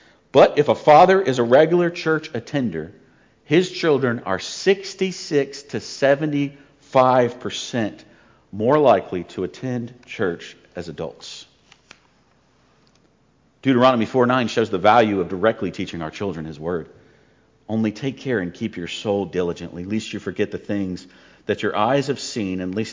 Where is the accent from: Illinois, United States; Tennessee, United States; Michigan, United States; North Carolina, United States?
North Carolina, United States; born there; moved away as an adult; also born or lived in Germany / Florida / New Orleans; Me, I was born in North Carolina, you know. I enlisted in the military. I moved to Germany. Then I moved to Florida. Then I got called to ministry. I moved to New Orleans.